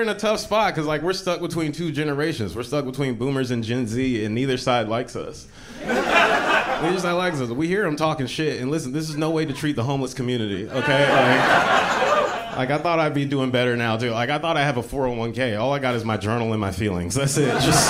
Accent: the South, United States; now in New York, United States; I live in New York. I'm not from New York originally. I'm from the South. I moved to New York from the South

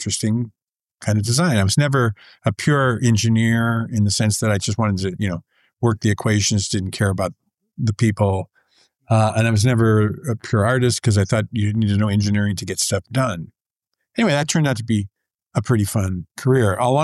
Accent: Boston, Massachusetts, United States; I grew up in the Boston area, right? Just right outside of Boston, Massachusetts. It's on the East Coast for your listeners.

